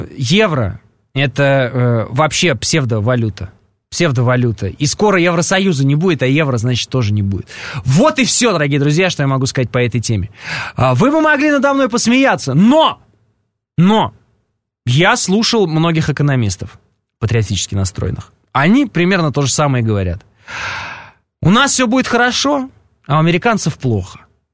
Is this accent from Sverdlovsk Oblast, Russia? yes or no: no; Alexandrov, Vladimir Oblast, Russia; born there; А я вообще родился в Александрове, в Владимирской области.